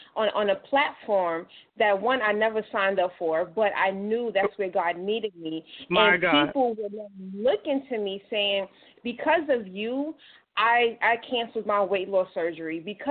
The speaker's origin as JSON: {"language": "English", "town": "Brooklyn", "region": "New York", "country": "United States", "tie": "born or raised there", "said": "So I am I'm from Brooklyn, New York, lived here my entire life."}